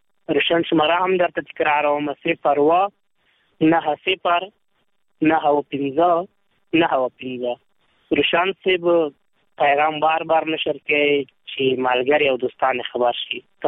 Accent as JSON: {"language": "Pashto", "region": "Khost", "country": "Afghanistan", "said": "زه باور خوستی یم"}